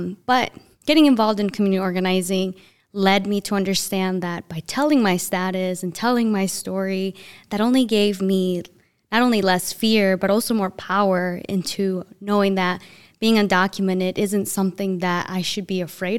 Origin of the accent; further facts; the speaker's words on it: Racine, Wisconsin, United States; also born or lived in Ecatepec, Mexico; I'm from Racine, Wisconsin, raised, but I was born in Ecatepec, Mexico. I'm an undocumented immigrant with DACA.